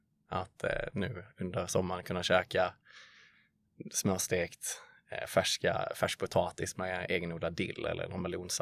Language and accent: Swedish; Skåne, Sweden; also born or lived in Gothenburg; now in Stockholm, Sweden; Jag brukar alltid säga att jag är en skåning som flyttade upp till Göteborg. Men jobbar nu i Stockholm så jag är ganska utspridd rent geografiskt.